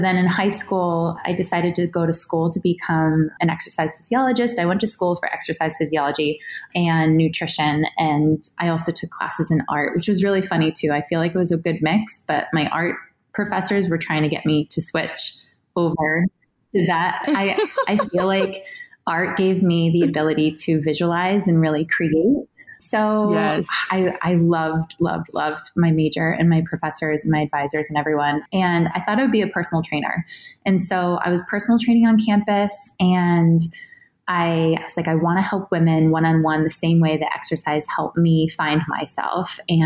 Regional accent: New Hampshire, United States; I grew up in New Hampshire and my parents are amazing.

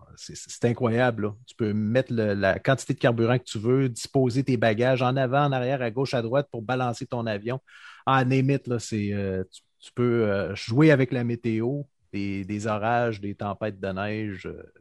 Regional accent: Quebec City, Quebec, Canada; je suis originaire de Québec, donc j'ai survolé Québec.

